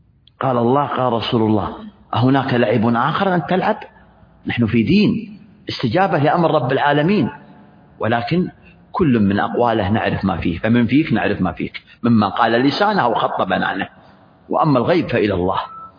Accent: Saudi Arabia; عندنا في المملكة العربية السعودية

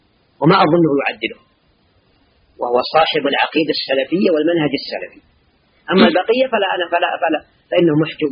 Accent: Saudi Arabia; بلادنا السعودية

